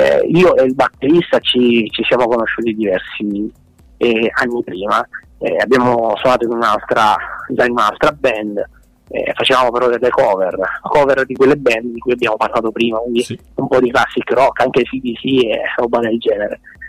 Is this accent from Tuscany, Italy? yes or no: no; Catania, Sicily, Italy; Noi siamo di Catania, devo dire che qui c'è un ambiente musicale parecchio vivo, ci sono parecchi locali che fanno musica dal vivo